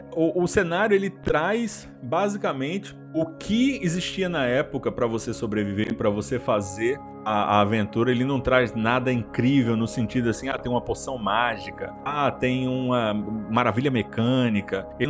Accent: Northeast Region, Brazil; enquanto nordestino, enquanto a pessoa que cresceu e viveu boa parte da vida no Nordeste

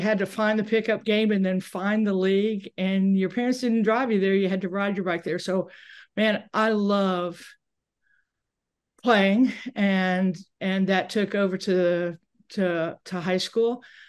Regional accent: Tennessee, United States; born there; Yes, I was born in Tennessee. My mom and dad's family are all from Tennessee.

